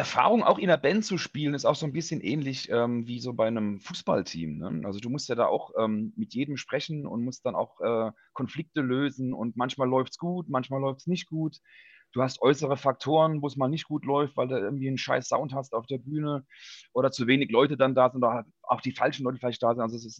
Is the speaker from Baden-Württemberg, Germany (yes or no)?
no; Ludwigshafen, Rhineland-Palatinate, Germany; Also ich bin geboren, aufgewachsen in Ludwigshafen